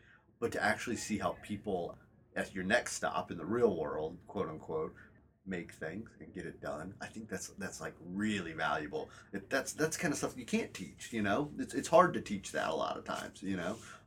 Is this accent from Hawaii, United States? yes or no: no; Kansas City, Kansas, United States; I'm a kid from Kansas. I'm born and raised in Kansas City, live in Kansas City.